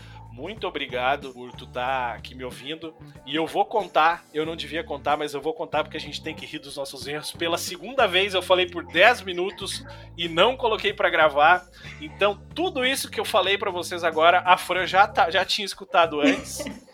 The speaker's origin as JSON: {"language": "Portuguese", "town": "Canudos", "region": "Bahia", "country": "Brazil", "said": "sou chinelão, sou de Canudos."}